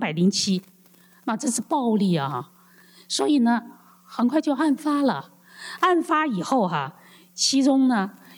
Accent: China; 比如说我们为什么要生孩子呀我们中国人说那就是养儿防老

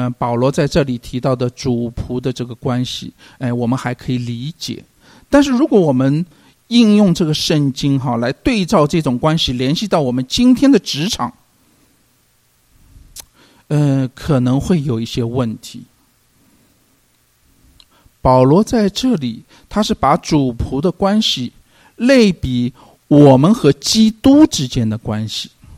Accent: China; 那真的是啊，我们中国人讲的哈，这个是可忍孰不可忍

